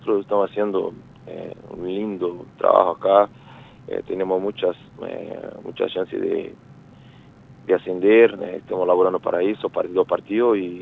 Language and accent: Spanish; Pelotas, Rio Grande do Sul, Brazil; Spanish is a second language; Soy de Pelotas.